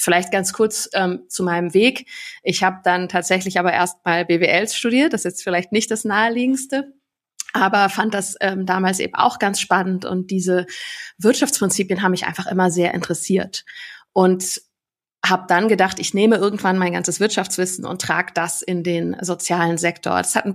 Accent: North Rhine-Westphalia, Germany; Ich bin in der Nähe vom Ruhrgebiet aufgewachsen, hatte in der Grundschule circa 50% der Kinder mit türkischem Migrationshintergrund.

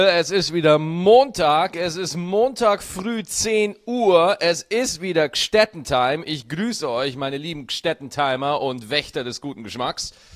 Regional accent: Schwarzach, Bavaria, Germany; als ich noch in Schwarzach gelebt habe. Das ist der kleine Ort, wo ich aufgewachsen bin.

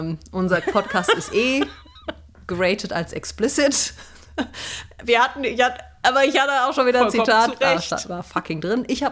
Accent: Rhineland, Germany; Wir kommen beide aus dem Rheinland.

